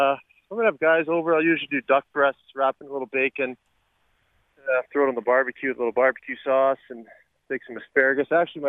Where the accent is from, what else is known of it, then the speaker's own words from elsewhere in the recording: Saskatoon, Saskatchewan, Canada; I'm from Saskatoon